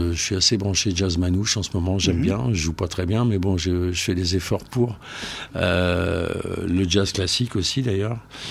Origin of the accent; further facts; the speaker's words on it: Hauts-de-France, France; Mais comme je suis français, ch'timi, du Nord, j'adore l'anglais